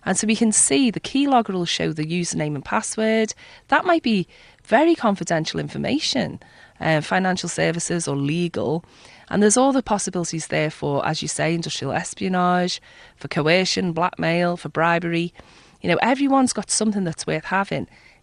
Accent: Liverpool, North West England, United Kingdom; I'm from Liverpool. It was kind of like a family business.

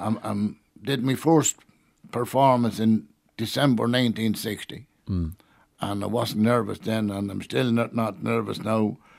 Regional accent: Ballymore Eustace, Kildare, Ireland; born there; also born or lived in Westmeath; Yeah, I was born outside Ballymore, Eustace.

